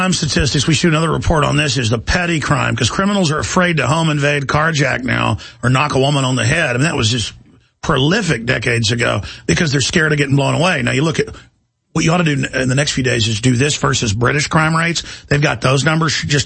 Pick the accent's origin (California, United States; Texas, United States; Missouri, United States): Texas, United States; Dallas; When I was growing up in Dallas, I remember some weeks when there were like 60-something dead.